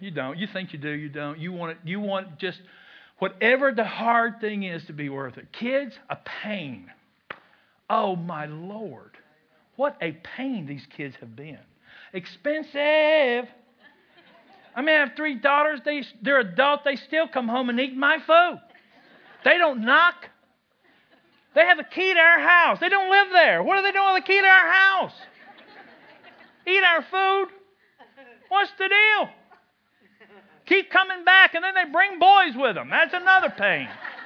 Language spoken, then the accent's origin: English; Kentucky, United States; Now, I'm from Kentucky. I'm not the brightest tool in the drawer.